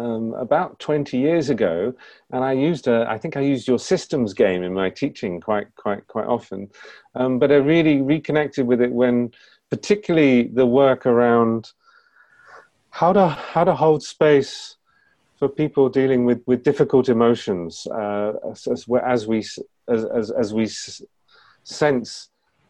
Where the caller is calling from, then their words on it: Greece; I'm joining you from Greece, and I see people in the UK and so on.